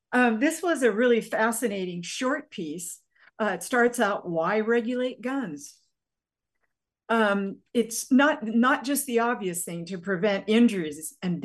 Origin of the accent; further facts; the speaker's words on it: Nebraska, United States; I remember in, you know, growing up in Western Nebraska, seeing pickup trucks with gun racks in the back window.